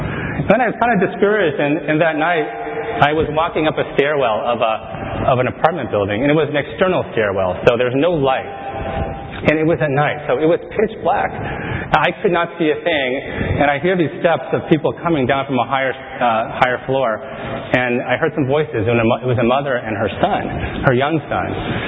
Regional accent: United States; And so the waitress asked me, where's your home? I said, okay, I'm from the United States.

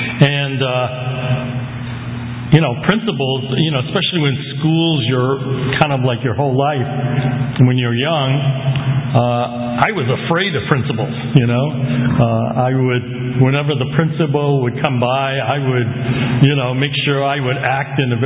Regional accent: Cambridge, Massachusetts, United States; also born or lived in Boston; I grew up in, I was born in Boston, and I grew up in Cambridge. My father had a laundry in Harvard Square, and I went to elementary school and high school in Cambridge.

